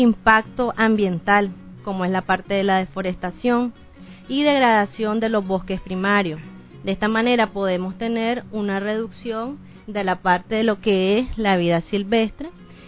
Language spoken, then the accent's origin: Spanish; Nicaragua; los lazos que tenemos como comunidad y como pueblo nicaragüense